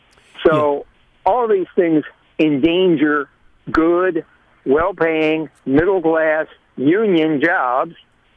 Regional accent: Illinois, United States; I'm originally from Illinois.

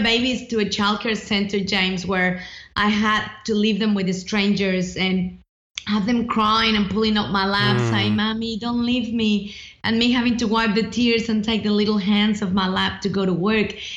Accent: Mexico; accent: mixed; now in Australia; you know, I'm originally from Mexico, even though I've been in Australia for a long time, hence the mixed accent.

